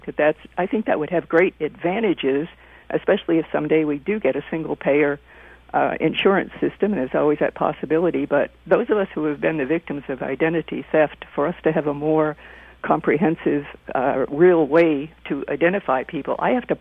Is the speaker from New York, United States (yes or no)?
no; Maine, United States; born there; Well, I was born in Maine in a town of 300, only I was 5 miles out of town